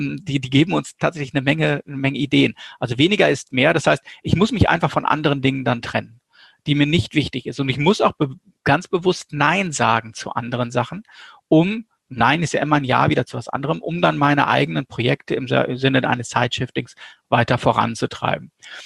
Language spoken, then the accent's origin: German; North Rhine-Westphalia, Germany; ich komme aus Westfalen